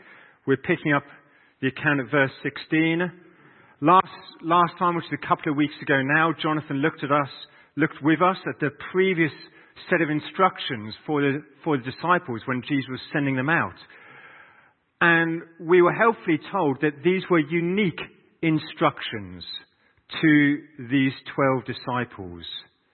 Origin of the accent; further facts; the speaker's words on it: South West England, United Kingdom; I grew up in North Devon. There were quite a lot of sheep around.